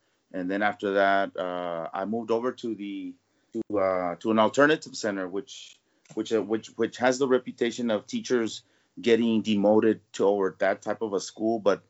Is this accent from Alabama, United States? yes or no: no; Texas, United States; I'm from South Texas.